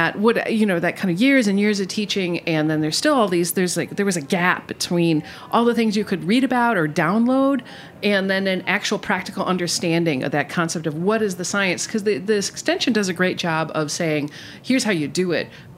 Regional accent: Milwaukee, Wisconsin, United States; And I'm from Milwaukee, so means beer.

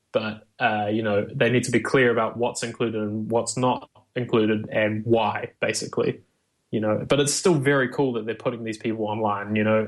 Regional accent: New Zealand; I come from New Zealand where very much so, like, we have very rural places that can't get online.

